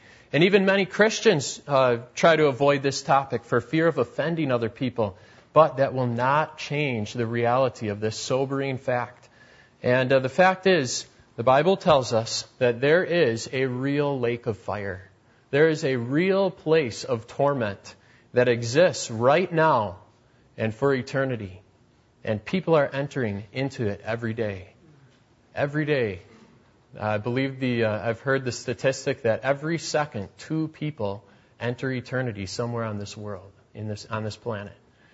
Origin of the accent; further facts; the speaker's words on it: United States; I just remember thinking, wow, this is America. This is my home country.